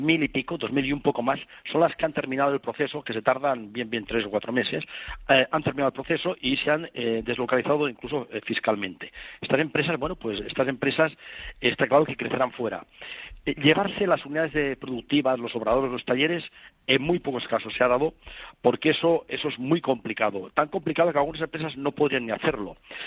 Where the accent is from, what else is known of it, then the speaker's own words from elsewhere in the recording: Catalonia, Spain; Que somos catalanes y, en fin, hemos de aguantar. Hemos de aguantar. Yo creo que esta es nuestra tierra.